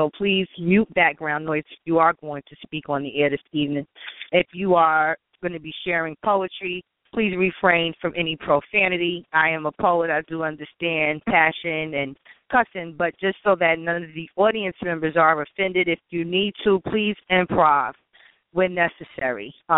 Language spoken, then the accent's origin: English; New York City, New York, United States; born there; I do represent the Bronx, the Boogie Down, all day, every day, even though I was born in Harlem, New York City, in the building.